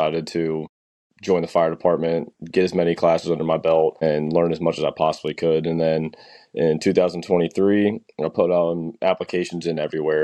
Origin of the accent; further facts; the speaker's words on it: Frederick, Maryland, United States; So I'm from Frederick, Maryland.